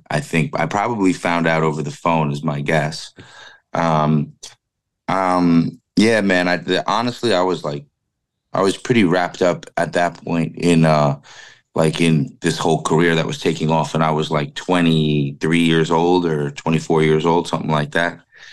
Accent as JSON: {"language": "English", "region": "New York", "country": "United States", "also_born_or_lived": "Los Angeles", "said": "Like, I went back to being a Rangers fan because I'm from New York, but he kind of fell in love with hockey while I lived in LA, so he's still a Kings fan."}